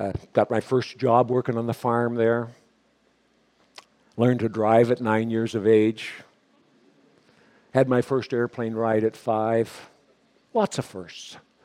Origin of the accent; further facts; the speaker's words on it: Homewood, Manitoba, Canada; my hometown of Homewood. I don't know whether you know where that is. It's in Manitoba.